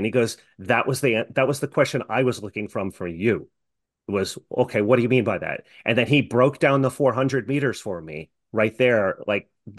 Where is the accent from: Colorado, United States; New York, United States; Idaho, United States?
New York, United States; I was in Suffolk County in New York, which is part of the eastern half of Long Island.